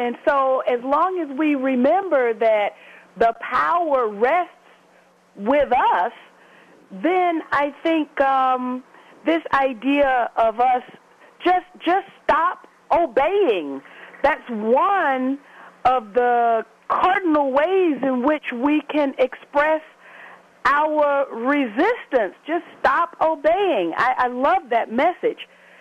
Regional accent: the South, United States; You know, I grew up in the South during the time of the Civil Rights Movement, and I saw what organized people power could do.

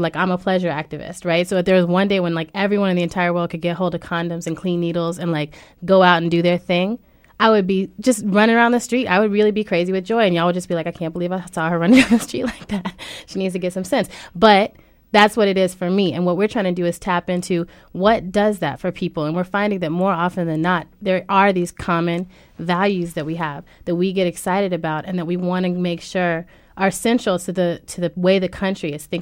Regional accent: California, United States; I was visiting my family in Puerto Rico during the 2000 election. I'm Puerto Rican, but I'm from California, so I was not prepared for the way my people put on an election.

